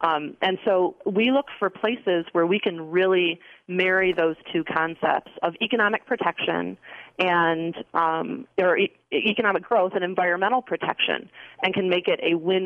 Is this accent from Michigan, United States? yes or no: yes; Grand Rapids, Michigan, United States; I'm from Michigan, grew up in Grand Rapids, wanted to come back home.